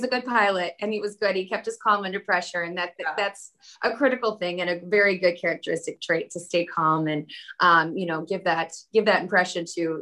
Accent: Midwest, United States; now in Las Vegas, United States; Originally I'm from the Midwest. I've been out in Vegas for the past maybe 10 years or so. I'm back in the Midwest quite a bit because I'm based there for Delta Airlines.

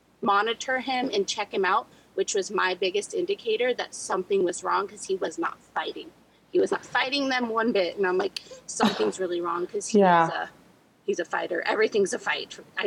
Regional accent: Montana, United States; I'm a redhead and I'm from Montana. Like 64 is my perfect weather.

